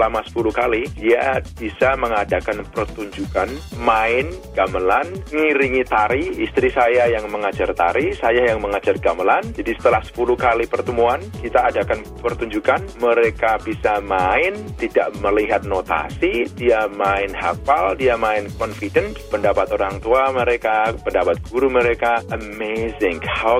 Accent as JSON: {"language": "Indonesian", "country": "Indonesia", "lives_now": "Minnesota, United States", "said": "kalau seperti saya dari Indonesia, mengajar gamelan dan tari"}